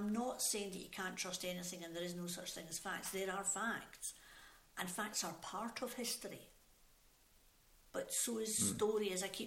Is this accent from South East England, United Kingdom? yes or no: no; Glasgow, Scotland, United Kingdom; Now, I was brought up in Glasgow, so I am used to the west coast of Scotland